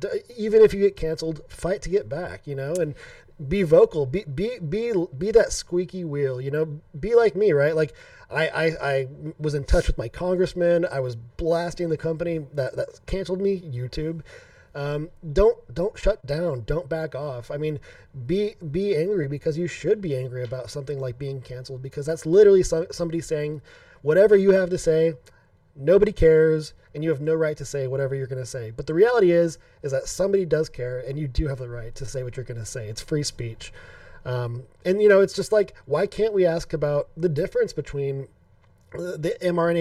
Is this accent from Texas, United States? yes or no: yes; Texas, United States; Well, as a Texan, I basically I should speak a lot more Spanish than